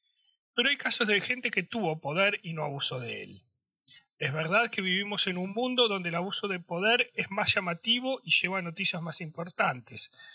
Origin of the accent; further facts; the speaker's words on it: Italy; moved away; Los que siguen este podcast desde hace tiempo deben haberme escuchado decir que crecí en Italia.